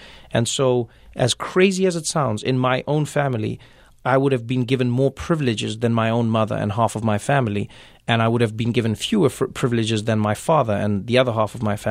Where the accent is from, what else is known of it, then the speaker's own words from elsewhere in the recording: South Africa; When I started writing the book, I thought I was writing a series of essays about growing up in South Africa and just a series of funny stories in and around how I had been brought up.